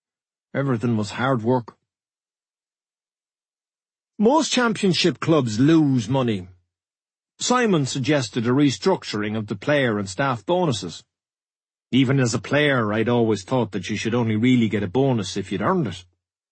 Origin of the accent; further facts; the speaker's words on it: Mayfield, Munster, Ireland; I was from Mayfield in Cork, but I had to grow up.